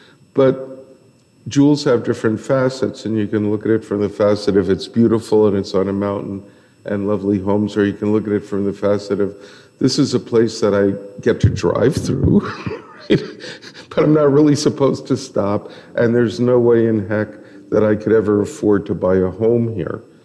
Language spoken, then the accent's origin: English; Brooklyn, New York, United States; Well, Brooklyn. It's about as, Brooklyn, New York is about as far from the North Shore as you can get, although we do have some trees.